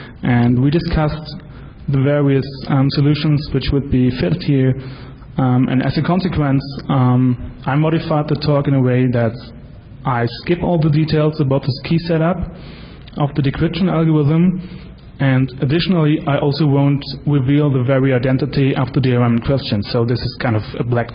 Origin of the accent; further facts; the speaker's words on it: Germany; I'm from Germany.